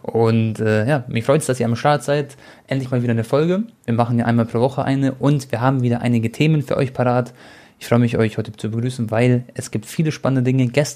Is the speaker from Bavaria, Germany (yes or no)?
yes; Munich, Bavaria, Germany; born there; ich bin auch in München geboren, so ich hab so viel schon, ich bin ja auch 25